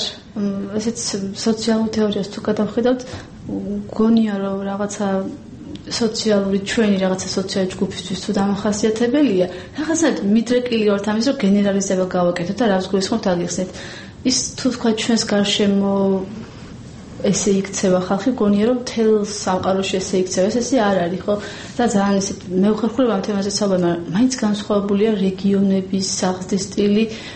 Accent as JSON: {"language": "Georgian", "region": "Racha-Lechkhumi and Kvemo Svaneti", "country": "Georgia", "said": "წარმოშობით რა ჭველი ვარ, რაჯაში მაქვს სოფელი"}